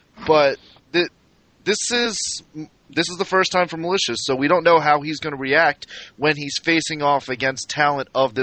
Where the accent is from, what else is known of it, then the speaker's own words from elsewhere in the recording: Baltimore, Maryland, United States; I'm from Baltimore. I know Pittsburgh says yins.